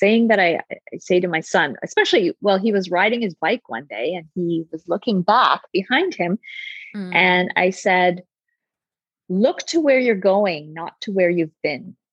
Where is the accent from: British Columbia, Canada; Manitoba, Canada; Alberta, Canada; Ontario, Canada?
Ontario, Canada; Toronto; also born or lived in Oakville; I've pretty much lived in Toronto my whole life, although I was born in Oakville, which is kind of a suburb outside of Toronto.